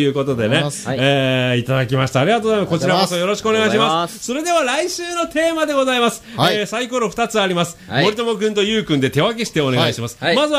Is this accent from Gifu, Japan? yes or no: no; Yokosuka, Kanagawa, Japan; やっぱり横須賀出身だし ね